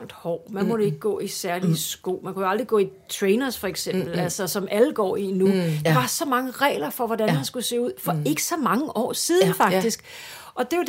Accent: Capital Region of Denmark, Denmark; Jeg kommer fra Vestegnen, jeg boede hele mit liv

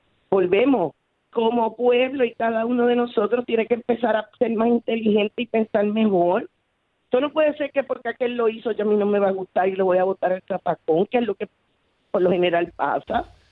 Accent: Puerto Rico

